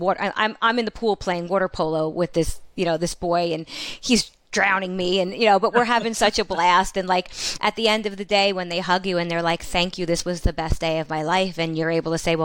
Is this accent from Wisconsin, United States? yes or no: no; Garwood, New Jersey, United States; I grew up in Garwood, New Jersey originally, which is a really small blue collar town.